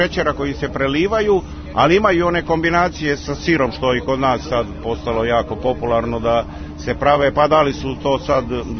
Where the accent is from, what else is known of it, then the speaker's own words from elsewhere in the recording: Zlatibor District, Serbia; now in Qatar; pošto sam ja rodom sa Zlatibora, mi smo poznati gurmani